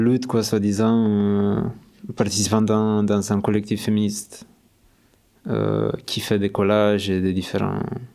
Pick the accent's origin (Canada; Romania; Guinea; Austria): Romania; now in France; comme je viens pas d'ici, quand je viens de Roumanie